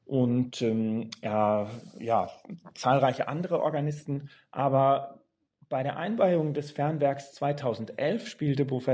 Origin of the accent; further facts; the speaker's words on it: Giessen, Hesse, Germany; born there; Ich kann mich erinnern, ich bin geboren in Gießen.